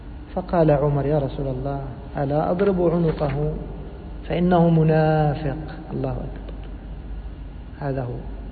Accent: Egypt; في بلدنا مصر

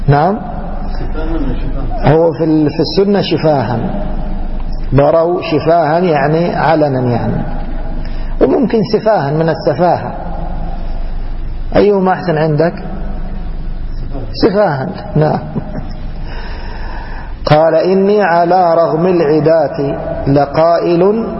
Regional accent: Egypt; هذا مشهور عندنا في مصر يقول لك يا منص منص

